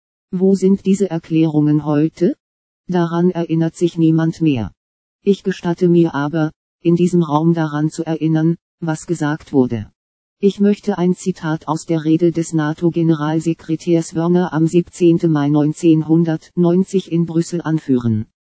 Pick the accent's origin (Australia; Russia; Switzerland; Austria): Russia; German is a second language; wie man bei uns in Russland sagt, als ob man mit der rechten Hand ans linke Ohr fassen würde.